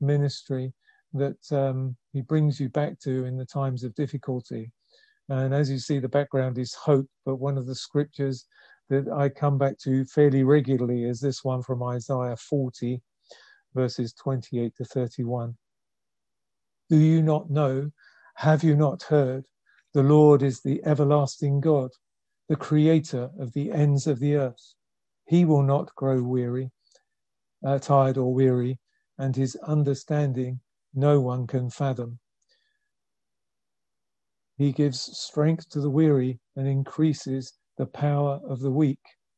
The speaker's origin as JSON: {"language": "English", "town": "Barnet", "region": "London", "country": "United Kingdom", "tie": "born there", "said": "I was born in Barnet in North London."}